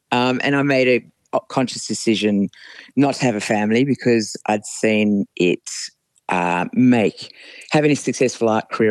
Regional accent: Sydney, New South Wales, Australia; Yeah, I grew up in Cremorne, which is, I break out in highs when I go back there now. It's a completely different place.

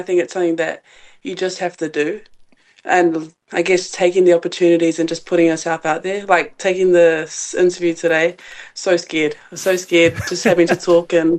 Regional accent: Wainuiomata, Wellington, New Zealand; moved away as an adult; now in Australia; I'm from Wellington. I grew up in Wainuiomata, so a small town over there.

